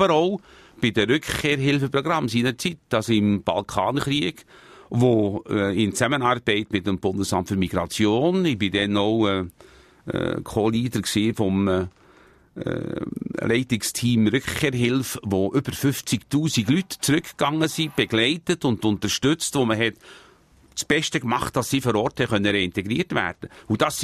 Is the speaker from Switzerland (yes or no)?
yes; Switzerland; als Schweizer